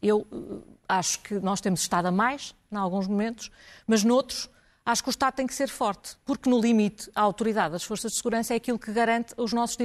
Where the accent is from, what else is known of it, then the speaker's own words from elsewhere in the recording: Portugal; eu, como sou portuguesa, tenho a noção de que Portugal tem duas fronteiras, uma é mar, outra é Espanha